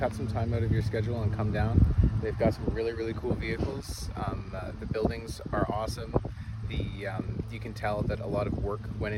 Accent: Canada; I'm a corporal and I'm a medic from Canada.

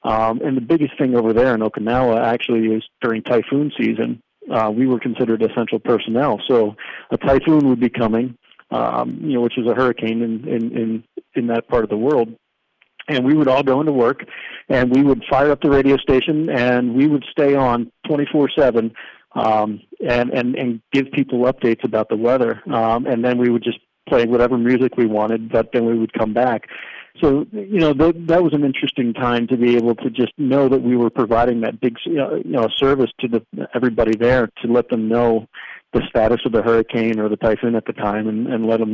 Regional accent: Phoenixville, Pennsylvania, United States; I'm originally from Phoenixville, Pennsylvania, which is just outside of, next door to Valley Forge National Park, where a lot of people know that George Washington spent a winter and training his troops, so that's where I grew up.

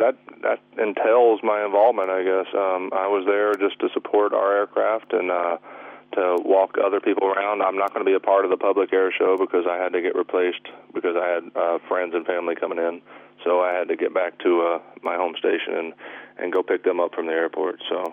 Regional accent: Mobile, Alabama, United States; I grew up in Mobile, Theodore, Satsuma. I actually graduated from Satsuma High School.

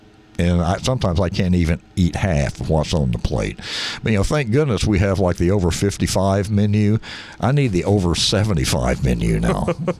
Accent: the South, United States; But, you know, again, we were raised in the South. Everything was bacon grease.

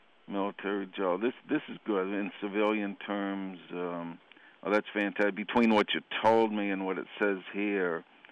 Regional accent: Nashville, Tennessee, United States; I was born here in Nashville and grew up as a Red Sox fan

